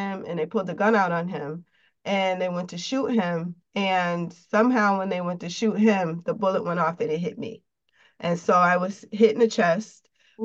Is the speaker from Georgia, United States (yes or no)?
no; Springfield, Massachusetts, United States; also born or lived in Germany; I'm from Springfield, Mass. I am a military baby, so my dad traveled a lot when we were kids. I lived in Germany before. We lived in different parts of the States.